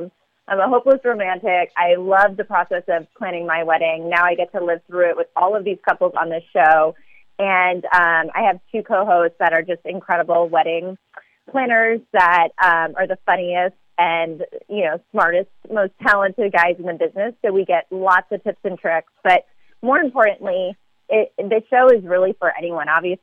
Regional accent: New Jersey, United States; also born or lived in Philadelphia; I was born in Philly, raised in South Jersey, so my answer is how could I not?

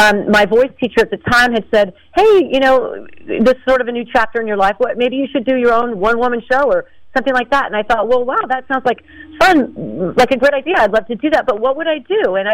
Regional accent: Moraga, California, United States; I grew up in Moraga, California, laying by my parents' 1970s speakers on the shag rug singing

